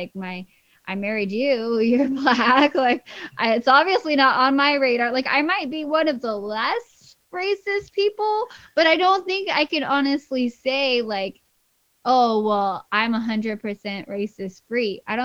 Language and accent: English; Haiti; I mean, growing up in Haiti is kind of a unique situation.